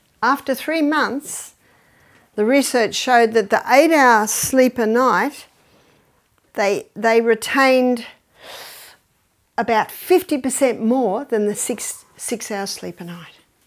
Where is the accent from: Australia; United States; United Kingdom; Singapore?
Australia; So when I come from Australia